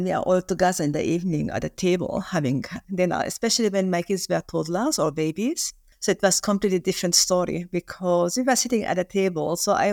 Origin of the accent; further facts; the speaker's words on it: Germany; We moved to Germany as Lyon. So I grew up in Germany, actually, and went to school in Germany. And this is where I met my husband. So my husband is German.